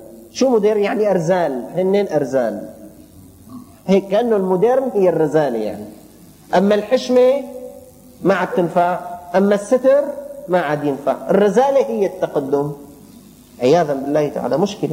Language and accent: Arabic; Damascus, Syria; الأمور بدأت بسيطة عندنا في الشام